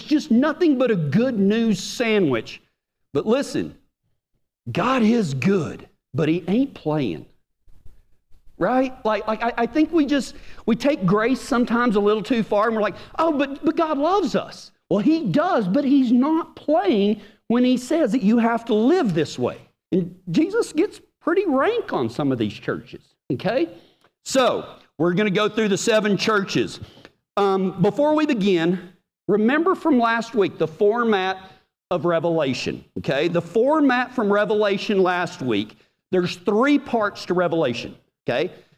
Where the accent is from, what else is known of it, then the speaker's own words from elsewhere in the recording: Big Lake, Texas, United States; now in Kiowa, United States; I'm from Big Lake, Texas originally.